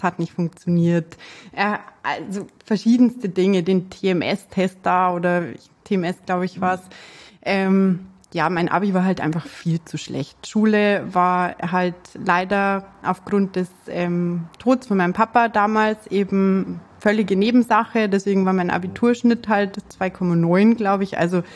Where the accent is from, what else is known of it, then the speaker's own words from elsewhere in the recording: Munich, Bavaria, Germany; sage jetzt trotzdem, wo ich wohne. Ich komme aus München, also schön in Bayern. Ich versuche mich jetzt auch mit dem Dialekt ein bisschen zurückzuhalten, dass mich jeder versteht.